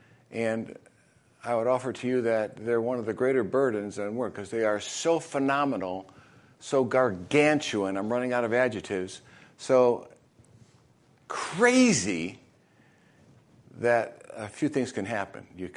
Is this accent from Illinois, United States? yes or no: yes; Chicago, Illinois, United States; now in Florida, United States; And I grew up in Chicago, so I'm used to the white Christmas